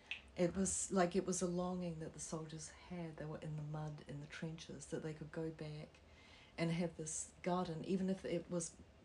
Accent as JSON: {"language": "English", "country": "New Zealand", "tie": "born or raised there", "said": "growing up in New Zealand, we lived in nature. We didn't look at nature. We lived inside it."}